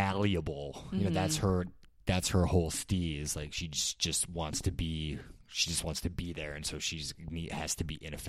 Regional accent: New York City, New York, United States; I grew up in New York City, so it's like I'm really tuned in when these people that are not native New Yorkers are trying to like explain to you like how like the Hamptons works

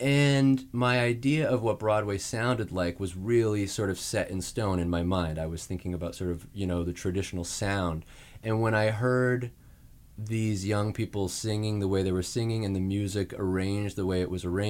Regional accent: Saskatoon, Saskatchewan, Canada; I'm from Saskatoon, Saskatchewan, in Canada.

